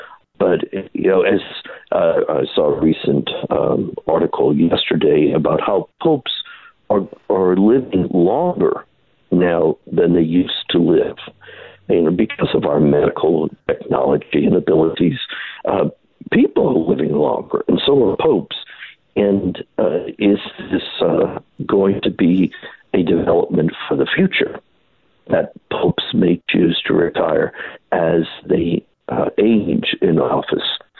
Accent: the South, United States; And, hey, I'm from the South.

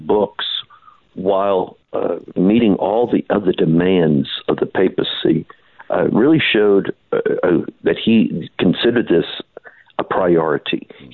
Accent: the South, United States; And, hey, I'm from the South.

